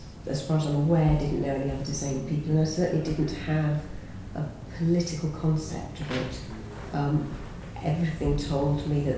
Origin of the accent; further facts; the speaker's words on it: Bristol, South West England, United Kingdom; I come from Bristol.